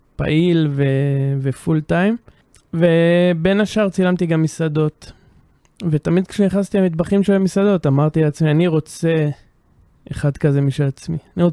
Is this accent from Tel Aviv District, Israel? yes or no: no; Northern District, Israel; למרות שבעצם גדלתי בגולן, לא הסתכלתי למסביב, לא ראיתי את כל הנחלים ואת כל הטבע